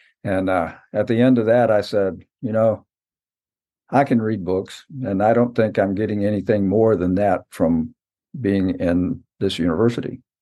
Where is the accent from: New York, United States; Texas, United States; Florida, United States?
Texas, United States; Liberty; born there; I was born in Liberty, Texas, which is right on the Trinity River, and apparently it wasn't right where my family was living, but that was the closest hospital. So they were out in the country.